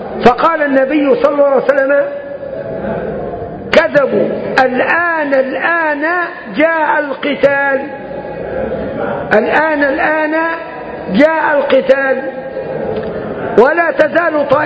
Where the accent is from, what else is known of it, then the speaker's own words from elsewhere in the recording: Upper Egypt, Egypt; يعني حتى عندنا في الصعيد يعني بيعلموها الرأس البلدي